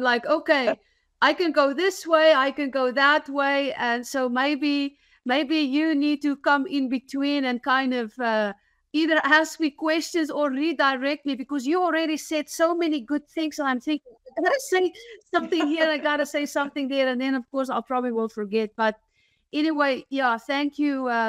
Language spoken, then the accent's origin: English; South Africa; But regardless, so I grew up in South Africa.